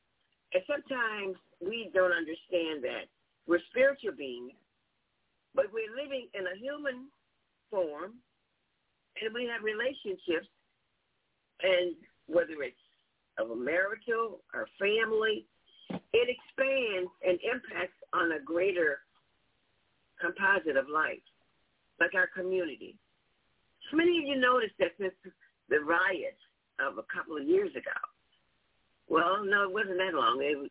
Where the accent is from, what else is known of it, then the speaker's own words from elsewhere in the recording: New Orleans, Louisiana, United States; I went to New Orleans. Ooh, that's my hometown